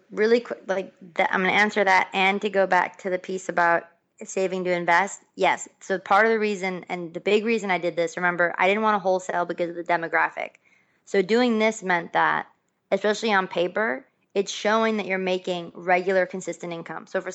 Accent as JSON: {"language": "English", "town": "Buffalo", "region": "New York", "country": "United States", "said": "like I'm from Buffalo, New York"}